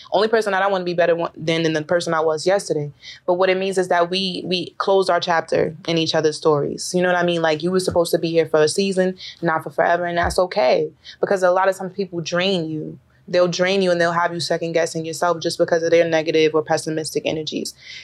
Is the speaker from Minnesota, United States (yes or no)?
no; Queens, New York, United States; And then I'm from Queens, so I'm moving back in Queens.